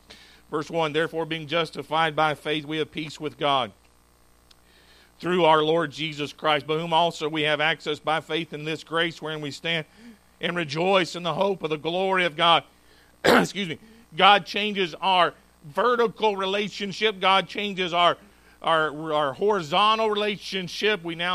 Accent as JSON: {"language": "English", "region": "North Carolina", "country": "United States", "tie": "born or raised there", "said": "Growing up in Eastern North Carolina, regular occurrence was to have a hurricane or two."}